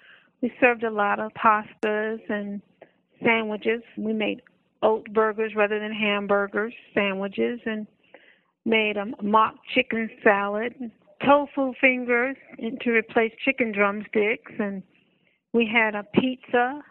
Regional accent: the South, United States; I'm from the South, so I've learned to convert a lot of Southern foods into a plant-based that I didn't do before

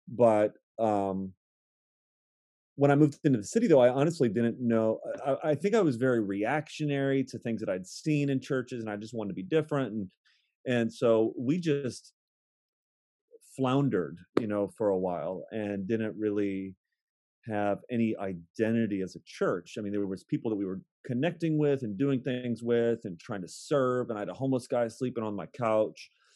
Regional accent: Akron, Ohio, United States; moved away as an adult; now in Baltimore, United States; I am born and raised in Akron, Ohio, which is the same city that LeBron James came out of.

